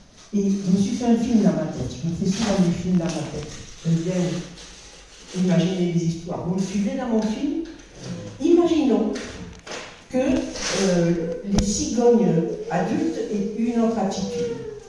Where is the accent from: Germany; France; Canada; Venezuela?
France; South-West France; now in Alsace, France; quand nous allions dans mon sud-ouest natal, parce que vous avez dû entendre dans mon accent que je ne suis pas une fille alsacienne, mais si mon cœur est alsacien.